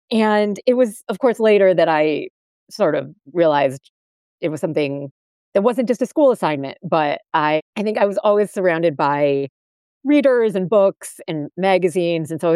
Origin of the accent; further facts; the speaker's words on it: Northville, Michigan, United States; I grew up in suburban Detroit. So in a town called Northville, which is about 30 minutes outside of Detroit.